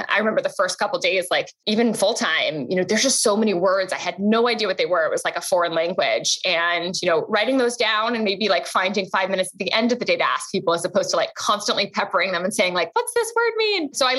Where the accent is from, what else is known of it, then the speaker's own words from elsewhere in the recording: London, United Kingdom; growing up in London in, you know, the 2000s